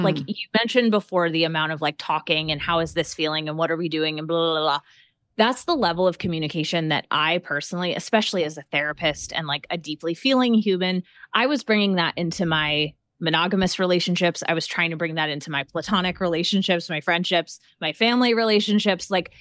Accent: California, United States; I'm originally from California.

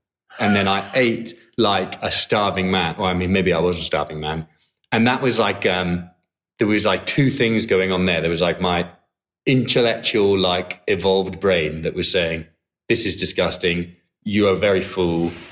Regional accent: Edinburgh, Scotland, United Kingdom; moved away as an adult; now in Hong Kong; I'm from Edinburgh.

